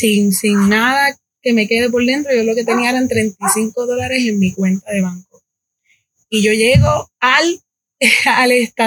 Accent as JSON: {"language": "Spanish", "town": "Loíza", "country": "Puerto Rico", "tie": "born or raised there", "also_born_or_lived": "Humacao", "moved": "yes", "lives_now": "United States", "said": "yo nací en Humacao, pero me crié en Loíza con mi abuelito. Y de Loíza, ahora vivimos en Río Grande."}